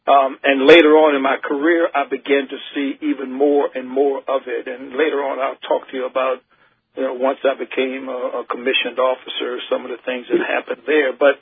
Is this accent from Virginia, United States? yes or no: yes; Richmond, Virginia, United States; because in the culture that I grew up in Richmond, I knew that I had to sit in the back of the bus.